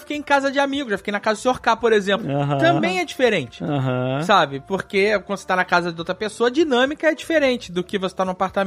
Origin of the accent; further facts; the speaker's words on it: Rio de Janeiro, Brazil; moved away as an adult; also born or lived in São Lourenço / Curitiba; now in United States; a gente morou muitos anos no Rio de Janeiro, né? A gente nasceu no Rio de Janeiro. Mas a gente tava muitos anos fora do Rio de Janeiro